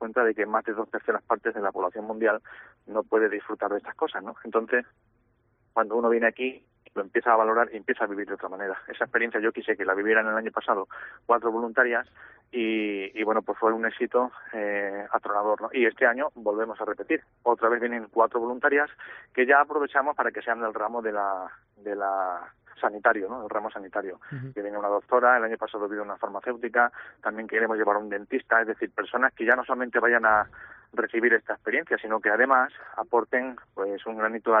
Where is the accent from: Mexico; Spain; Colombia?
Spain; Almendralejo, Extremadura; nosotros que somos de Almendralejo, estamos afincados en Almendralejo, pues claro, aquí en Almendralejo ya la gente nos conoce